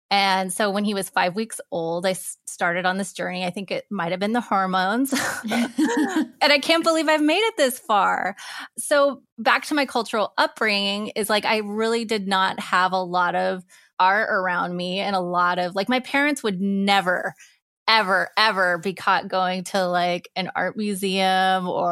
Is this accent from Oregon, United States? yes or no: yes; Portland, Oregon, United States; And I'm from Portland, Oregon. I grew up in the burbs.